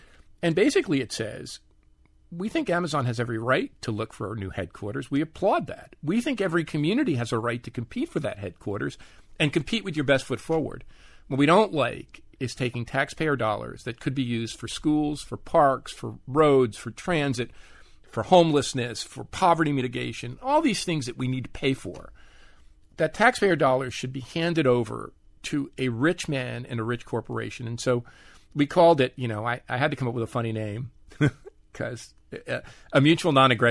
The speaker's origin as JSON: {"language": "English", "town": "Newark", "region": "New Jersey", "country": "United States", "tie": "born or raised there", "said": "my hometown of Newark, New Jersey"}